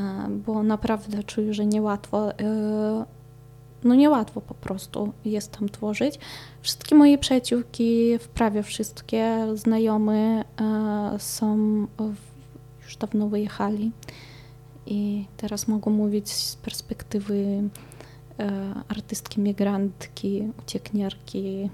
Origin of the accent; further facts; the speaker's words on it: Belarus; że jestem Białorusinką i mi trzeba pomóc